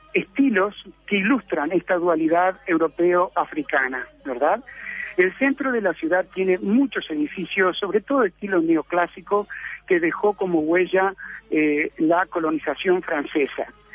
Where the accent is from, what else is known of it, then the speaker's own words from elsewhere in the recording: Uruguay; Así como los uruguayos, de repente vamos quizá a Buenos Aires